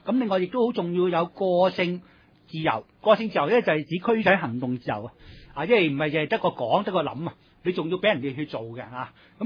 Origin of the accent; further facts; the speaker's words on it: China; 即係我哋中國人就著重心性